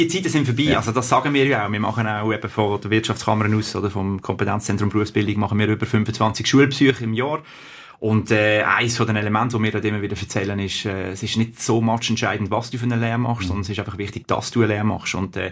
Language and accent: German; Zwingen, Basel-Landschaft, Switzerland; now in Laufen, Switzerland; Ja, also ich komme aus dem Laufental, das ist vielleicht einmal als erstes. Zwingen geboren, wohne aber seit 20 Jahren in Laufen.